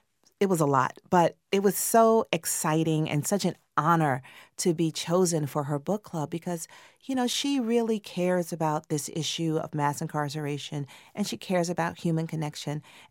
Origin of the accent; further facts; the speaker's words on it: Atlanta, Georgia, United States; So the first novel was about growing up in Atlanta during the Atlanta child murders. When I was a kid, 2 kids in my class were murdered during this event.